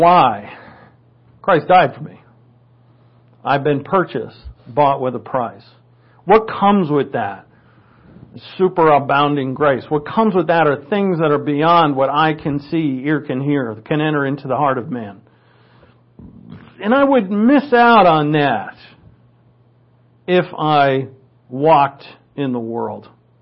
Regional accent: New England, United States; accent: New England; Like I said, I go to my New England accent when I say doctor.

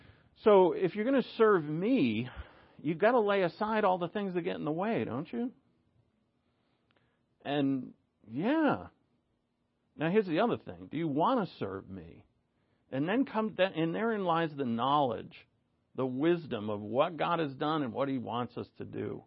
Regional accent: Rhode Island, United States; now in Oregon, United States; because I'm from Rhode Island. And when I first moved out to Oregon

